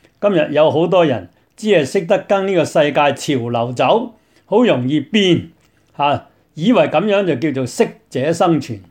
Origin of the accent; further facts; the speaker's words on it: China; 我们中国人说识时务者就为俊杰嘛